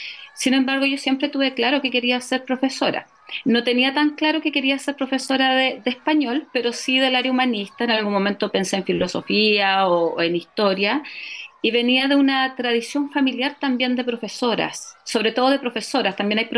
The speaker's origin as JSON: {"language": "Spanish", "town": "Quirihue", "region": "Ñuble", "country": "Chile", "tie": "born or raised there", "said": "lo puedo luego traer a mi pueblo, a los jóvenes de Quirihue"}